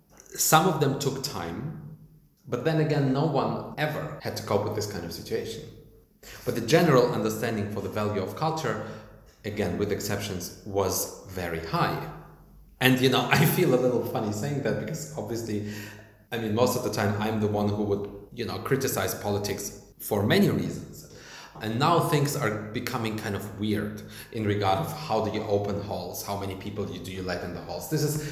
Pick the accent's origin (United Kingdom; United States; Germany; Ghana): Germany; the Germans and me, I am part of this society. I am part of this country. This is my home country.